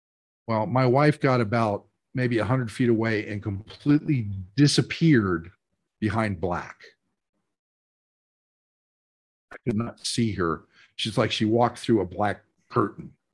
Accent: Florida, United States; The first one, I grew up in Florida. Let me put that out there.

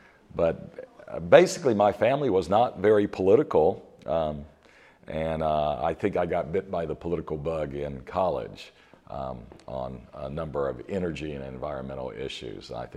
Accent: Georgia, United States; Yeah, I'm a Georgia boy. I'm from DeKalb County, Georgia, and grew up, went to public schools.

